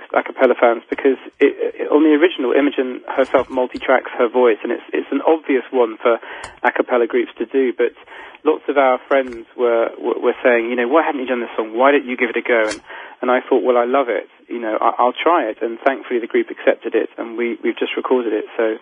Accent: England, United Kingdom; I mean, we are six British men, and we're very English when we need to be.

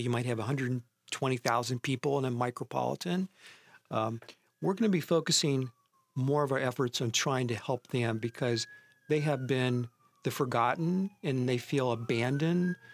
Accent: Ohio, United States; I was adopted by the West Coast as in, a member of the intelligentsia, but I grew up in Ohio.

